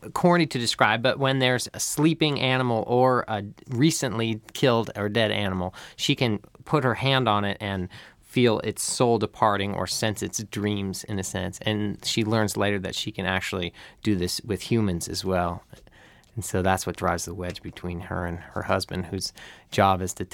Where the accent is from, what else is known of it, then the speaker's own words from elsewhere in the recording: Cleveland, Ohio, United States; I grew up in Cleveland, so all that was just so different for me.